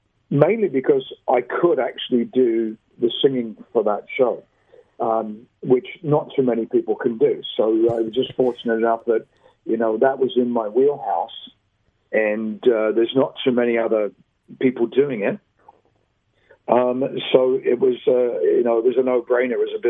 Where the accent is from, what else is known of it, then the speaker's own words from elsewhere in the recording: England, United Kingdom; I'm originally from England, so it's easy for me to keep up an English accent